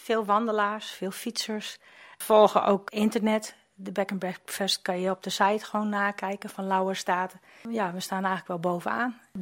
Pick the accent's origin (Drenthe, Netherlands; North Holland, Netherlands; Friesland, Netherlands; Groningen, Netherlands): Friesland, Netherlands; Workum; also born or lived in Deersum; Nee, ik ben wel Friesin. Ik ben in Workum geboren. Ik heb 37 jaar in Deersum gewoond.